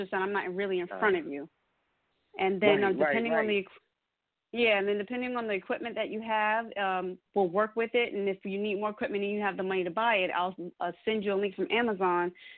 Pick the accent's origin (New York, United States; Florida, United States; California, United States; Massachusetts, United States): New York, United States; Queens; Hi, everyone. I'm from New York, Queens, New York.